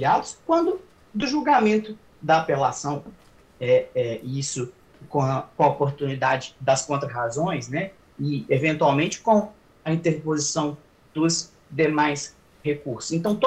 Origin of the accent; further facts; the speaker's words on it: Minas Gerais, Brazil; É uma satisfação para mim, como mineiro que sou.